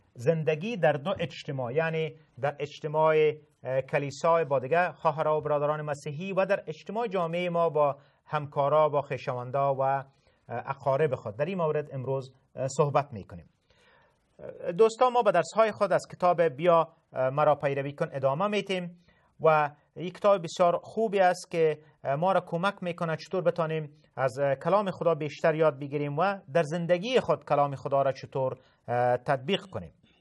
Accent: Afghanistan; ما در این در افغانستان تولد شدیم، بزرگ شدیم و به عیسی مسیح ایمان آوردیم

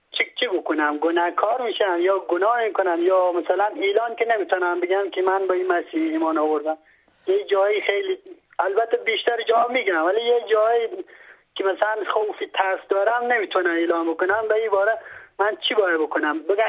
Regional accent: Afghanistan; now in Iran; مخاطب من خود افغانی هستم، از ایران زنگ زنم،

